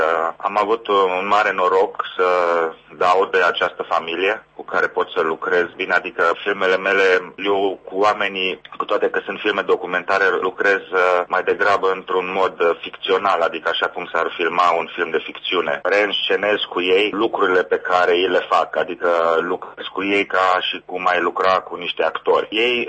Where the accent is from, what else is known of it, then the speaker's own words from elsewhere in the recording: Romania; Noi suntem numiți români. Aici am putea că nu suntem numai români în echipă, dar noi suntem români.